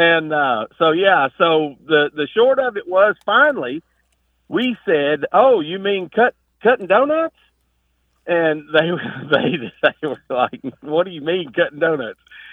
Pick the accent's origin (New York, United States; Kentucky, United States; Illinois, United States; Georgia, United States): Kentucky, United States; Quick backstory, growing up in the South, learning how to drive and having fun, spinning the car around in the gravel or out in the field.